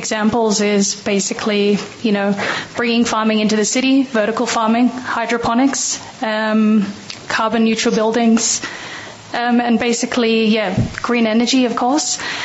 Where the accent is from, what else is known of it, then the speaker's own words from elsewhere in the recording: Australia; now in Copenhagen, Denmark; I guess if you notice from the accent, I'm actually Australian. So I moved to Copenhagen about 7 years ago.